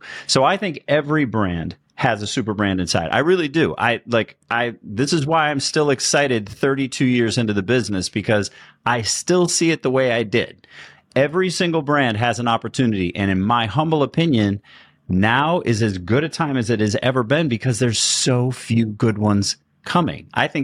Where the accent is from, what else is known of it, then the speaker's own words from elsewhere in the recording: Chicago, Illinois, United States; as a Chicagoan, the only pizza worth eating is Chicago pizza.